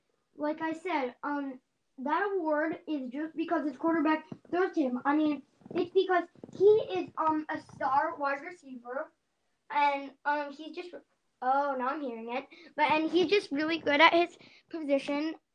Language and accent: English; Maryland, United States; the Ravens are my hometown team